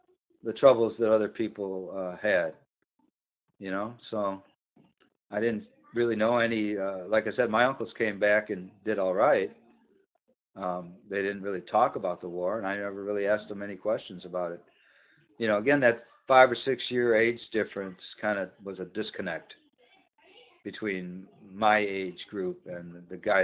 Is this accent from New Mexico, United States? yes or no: no; Detroit, Michigan, United States; it was probably because of the working class neighborhood I grew up in Detroit, you know.